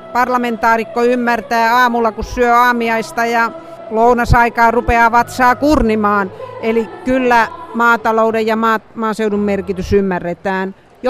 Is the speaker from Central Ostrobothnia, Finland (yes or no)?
no; Lapua, South Ostrobothnia, Finland; minähän olen maaseudun ja maatalon tytär. Mä oon syntynyt Lapua Hirviöillä semmoisessa pienessä kylässä ja koko lapsuuteni oon tehnyt maataloustöitä. Eli tiedän, mitä on elämä maaseudulla ja tälläkin hetkellä elän Lapuan kirkon kylällä ja sitten Helsingissä ja sitten vähän Brysselissä ja Strasbourgissakin.